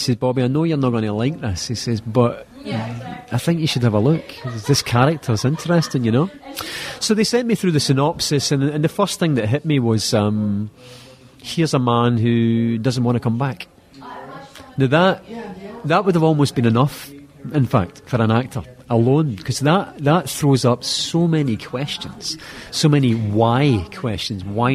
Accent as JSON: {"language": "English", "region": "Scotland", "country": "United Kingdom", "said": "Scottish actor, I did another couple of parts where I played some accents, and then eventually I spoke in my own accent"}